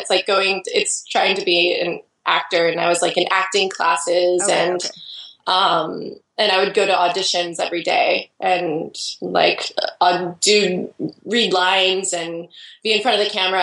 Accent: Idaho, United States; now in Portland, United States; No, I grew up in Idaho, actually. And I moved away from Idaho, which is a one state over

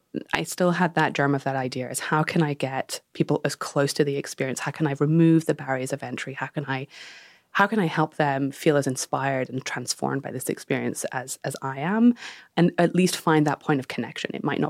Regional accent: United Kingdom; born or raised there

